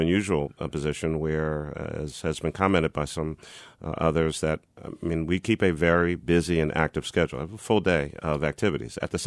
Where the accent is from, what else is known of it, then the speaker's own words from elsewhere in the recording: Philadelphia, Pennsylvania, United States; I never, ever imagined as a kid growing up in West Philadelphia that I would ever be mayor of the city of Philadelphia.